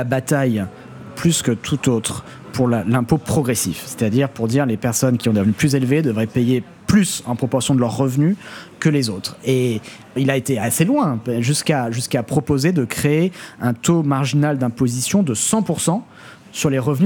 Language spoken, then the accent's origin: French; Paris, Île-de-France, France; j'ai grandi à Paris, dans le 14e arrondissement, dans une famille de médecins, enfin dans un milieu objectivement aisé, privilégié.